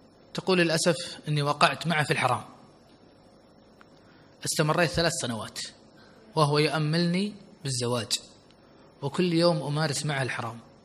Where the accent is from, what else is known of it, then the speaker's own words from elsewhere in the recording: Saudi Arabia; قالت أنت منين؟ قلت أنا من السعودية.